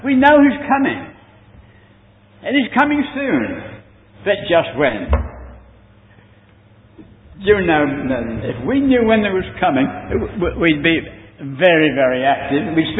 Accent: England, United Kingdom; moved away; When I came from England, it took me 6 weeks to get here. Now it took me 12 hours.

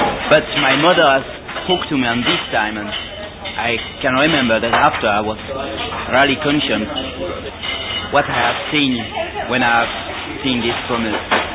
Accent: Switzerland; first language French; English is a second language; I come from Switzerland, French-speaking, and I'm now 10 months on the ship as the ship electrician.

